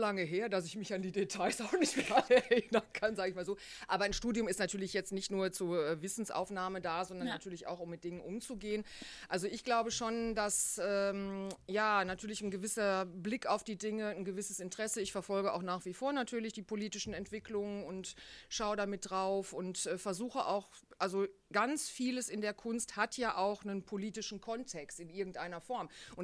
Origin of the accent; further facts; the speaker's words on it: North Rhine-Westphalia, Germany; Naja, ich bin ja aus dem Sauerland, so gesehen habe ich ja gute Bodenhaftung, ne?